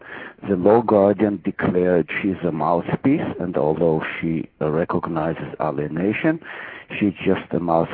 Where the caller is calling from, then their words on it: New York, United States; New York State.